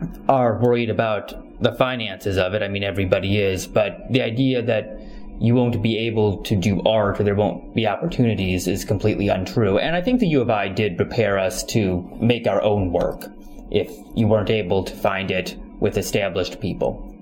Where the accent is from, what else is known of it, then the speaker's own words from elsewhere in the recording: Urbana-Champaign, Illinois, United States; now in Chicago, United States; It was the natural move from Urbana-Champaign, which is also my hometown.